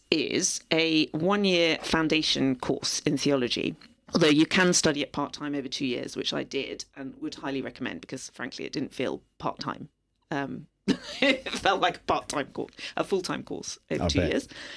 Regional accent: East of England, United Kingdom; also born or lived in Norfolk; now in Cambridge, United Kingdom; Well, we'd lived there. No, not originally. I'm from Hertfordshire originally.

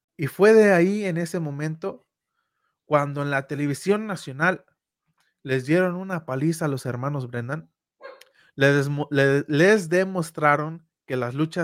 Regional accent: Mexico; Se pueden dar cuenta que somos totalmente 100% mexicanos, ¿va?

